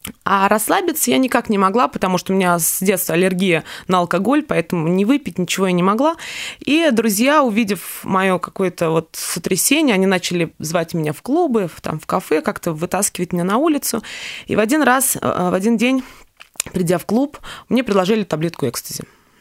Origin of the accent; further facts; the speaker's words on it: Moscow, Russia; я родилась в Москве, росла в благополучной семье.